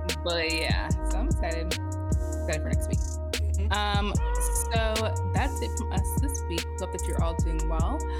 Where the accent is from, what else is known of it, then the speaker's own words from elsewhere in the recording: Maryland, United States; I grew up in Maryland, so I guess I'm a Ravens fan, by proxy.